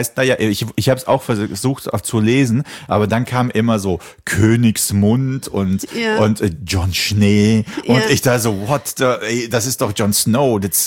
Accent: Czechia; ich als Tscheche, in Tschechien heißt ja, ano.

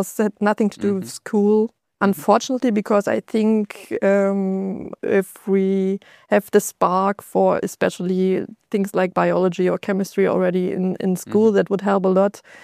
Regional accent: Osnabrück, Lower Saxony, Germany; So I come from Osnabrück

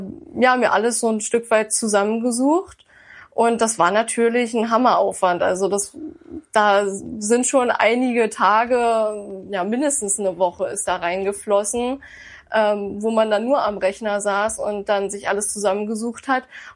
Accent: Lusatia, Germany; Ich komme aus der Lausitz. Ist ja sowieso die Wolfsregion, ja, schlechthin.

